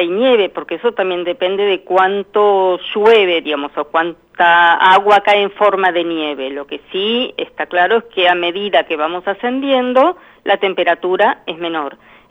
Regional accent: Argentina

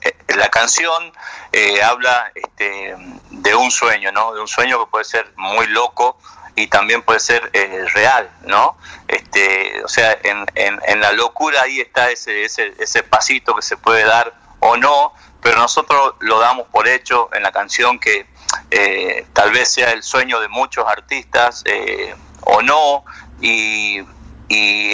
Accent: Jujuy, Argentina; also born or lived in Buenos Aires; somos de Jujuy y nuestro papá era músico, nuestra mamá también cantaba, así que siempre en la casa había guitarreada, siempre estuvimos relacionados con la música. Pero nos fuimos a Buenos Aires a vivir, vivimos 15 años allá

